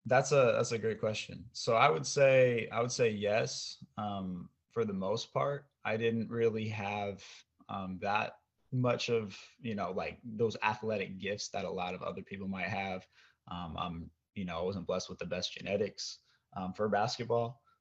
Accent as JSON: {"language": "English", "region": "Oregon", "country": "United States", "said": "So he grew up in Oregon, and I'm from Oregon."}